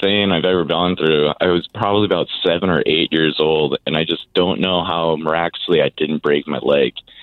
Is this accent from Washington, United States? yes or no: yes; Washington, United States; we grew up around Puget Sound all of our life